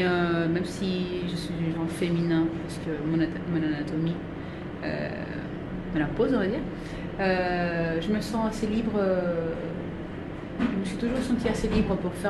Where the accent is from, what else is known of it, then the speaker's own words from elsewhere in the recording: Chile; French is a second language; moved away as an adult; now in France; En fait, je suis née au Chili, j'ai grandi dans ma famille